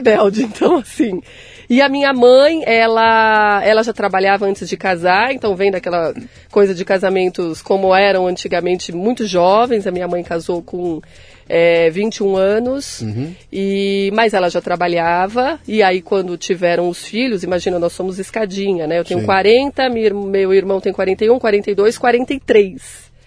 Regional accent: São Paulo, Brazil; born there; Nasci em São Paulo, capital.

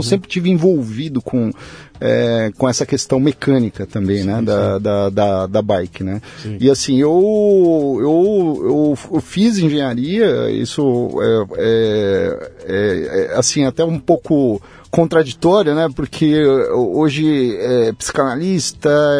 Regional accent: São Paulo, Brazil; Sou daqui de São Paulo, fui criado aqui em São Paulo, meus pais são do interior, já faleceram. Mas hoje, na verdade, eu moro aqui um pouco em São Paulo.

